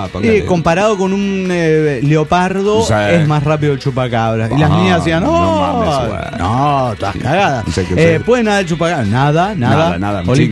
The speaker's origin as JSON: {"language": "Spanish", "region": "Mexico City", "country": "Mexico", "said": "yo soy del DF."}